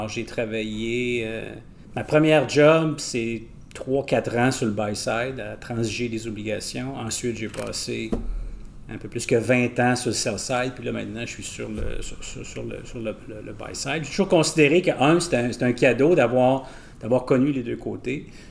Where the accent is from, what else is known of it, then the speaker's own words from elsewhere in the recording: Quebec City, Quebec, Canada; now in Montreal, Canada; Je suis parti de Québec, je suis venu vivre à Montréal.